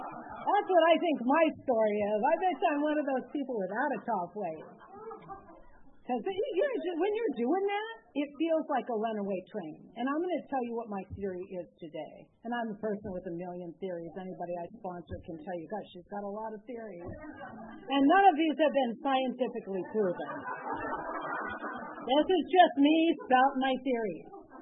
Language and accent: English; Covina, California, United States; And, you know, I was raised in Covina, so it wasn't that far.